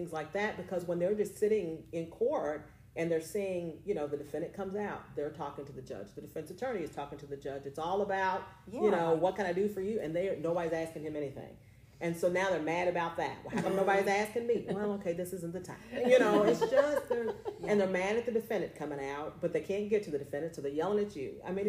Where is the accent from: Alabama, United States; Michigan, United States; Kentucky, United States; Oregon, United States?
Kentucky, United States; Lexington; You know, so I think born and raised in Lexington, I have a little bit of trust